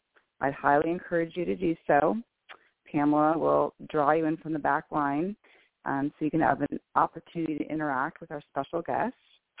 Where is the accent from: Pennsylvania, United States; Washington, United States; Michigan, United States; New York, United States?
Washington, United States; Bellevue; I am from Bellevue, Washington